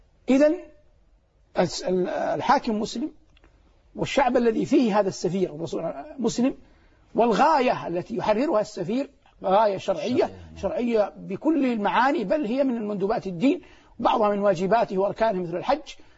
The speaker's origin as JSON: {"language": "Arabic", "country": "Saudi Arabia", "said": "في هذه المناطق المباركة الثلاث من بلادنا المملكة العربية السعودية"}